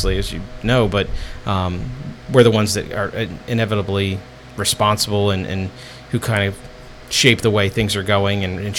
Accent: Media, Pennsylvania, United States; I came from Media, Pennsylvania.

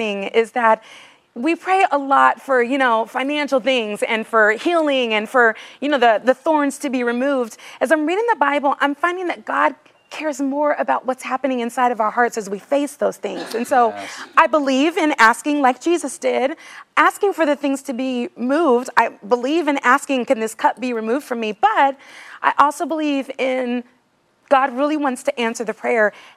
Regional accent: California, United States; now in Nashville, United States; Well, I'm from California too, but I live in Nashville, that explains that.

